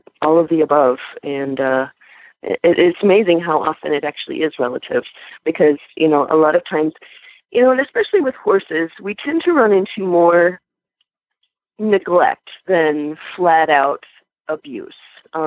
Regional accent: Minnesota, United States; I know that in my home state of Minnesota, we've been doing a lot of work with hay banks and things like that.

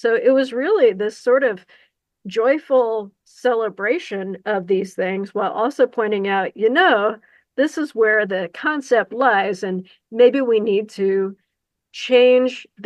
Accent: Missouri, United States; the caves that I used to explore whenever I was little, growing up in the Ozarks of Missouri.

